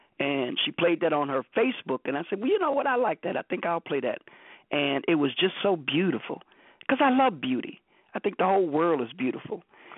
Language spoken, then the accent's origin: English; United States; born there; I'm listed as … an American-born author.